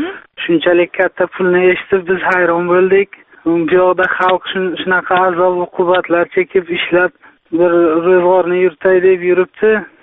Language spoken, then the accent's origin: Uzbek; Bukhara, Bukhara Region, Uzbekistan; now in Russia; Man o'zim Buxorodanman, bu yerda ishlayapmiz Rossiyada.